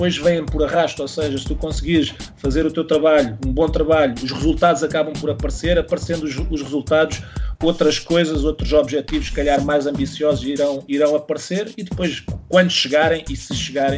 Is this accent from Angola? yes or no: no; Algarve, Portugal; não posso deixar de dizer que sou algarvio e gosto muito do Algarve